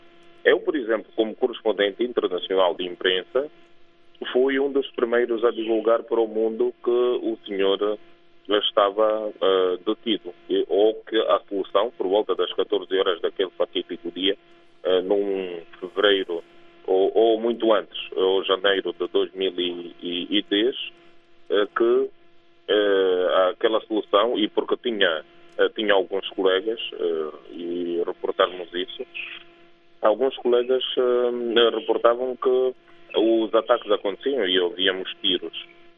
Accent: Huíla, Angola; eu devo dizer que eu sou oriundo da Uila

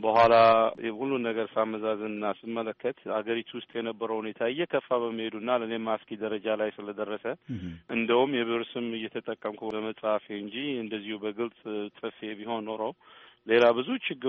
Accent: Addis Ababa, Ethiopia; now in United States; ትውልዴም አዲስ አበባ።

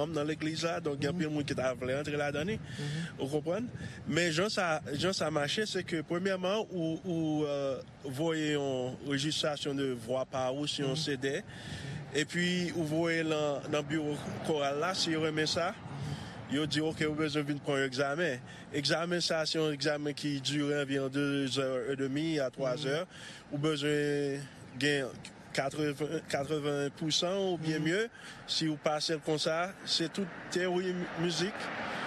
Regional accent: Haiti; nous même en tant que haïtien

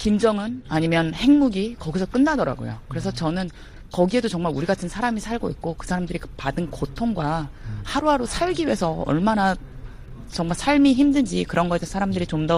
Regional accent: Seoul, South Korea; 서울에서 자란 사람으로서 굉장히 부끄럽고 충격이었어요.

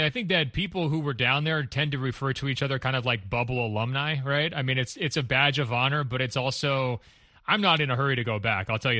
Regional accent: Oregon, United States; there was wildfires back in my home state of Oregon

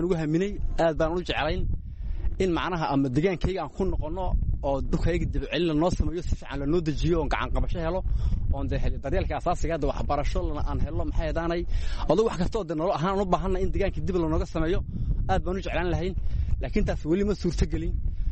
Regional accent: North, Somalia; Gaar ahaan waxaan ka imid adu gobolka Silil oo xagga sare qaybta sare ah.

